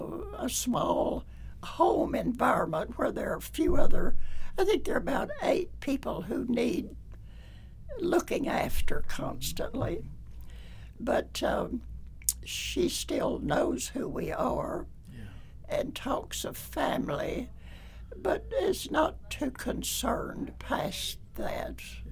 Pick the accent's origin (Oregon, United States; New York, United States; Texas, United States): Texas, United States; Greenville; I grew up in Greenville, Texas, which is not far from here to the east. My father was a cotton farmer